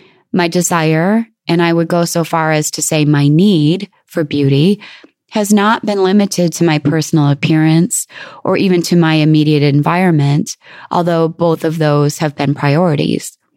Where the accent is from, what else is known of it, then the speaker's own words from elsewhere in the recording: Crystal Falls, Michigan, United States; I grew up in Crystal Falls, Michigan, a town of about 2,500, framed by trees and lakes.